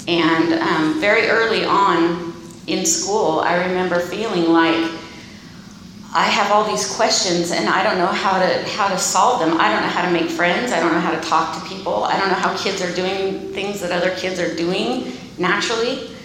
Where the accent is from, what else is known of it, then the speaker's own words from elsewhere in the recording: Arroyo Grande, California, United States; from Arroyo Grande, and I'm an alcoholic.